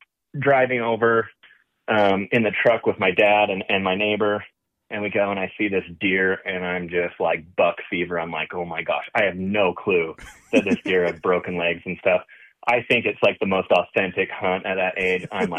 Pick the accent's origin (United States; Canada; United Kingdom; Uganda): Canada; And so, yeah, I grew up in Canada and, honestly, up there, hunting is, you know, there's not a whole lot of grocery stores.